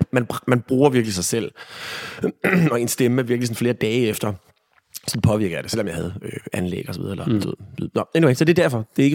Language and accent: Danish; Region of Southern Denmark, Denmark; also born or lived in Copenhagen; jeg er født i København, men er opvokset på Fyn.